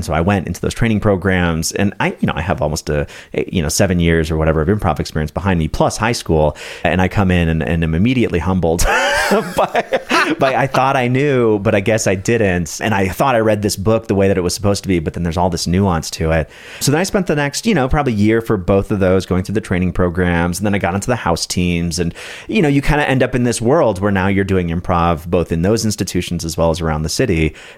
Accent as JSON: {"language": "English", "town": "San Diego", "region": "California", "country": "United States", "tie": "born or raised there", "said": "I grew up in San Diego."}